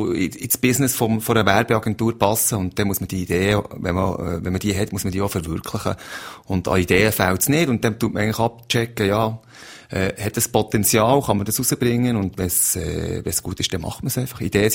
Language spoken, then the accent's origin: German; Bern, Switzerland; Ich bin eigentlich ein Berner mit Walliser Wurzeln.